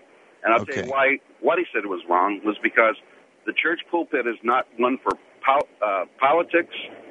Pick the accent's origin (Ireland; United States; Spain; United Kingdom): United States; Missouri; let me tell you who I am, where I come from. I'm originally from Missouri. I was raised a fundamentalist, and I am a conservative.